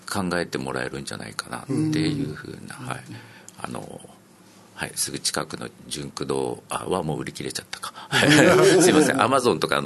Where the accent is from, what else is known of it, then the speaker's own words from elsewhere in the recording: Okinawa, Japan; だけど沖縄から来たっていうだけでもう特別扱いですからね